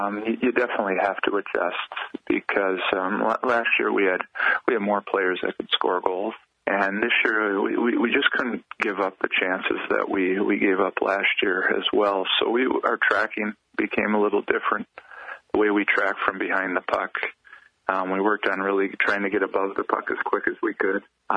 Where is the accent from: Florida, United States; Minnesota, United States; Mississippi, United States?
Minnesota, United States; So, you know, I was growing up in Minnesota, and it's kind of the one program everybody wants to beat.